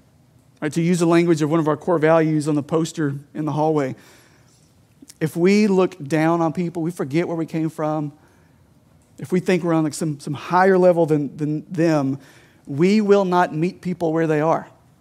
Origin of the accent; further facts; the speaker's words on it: Kentucky, United States; I grew up on Lake Cumberland.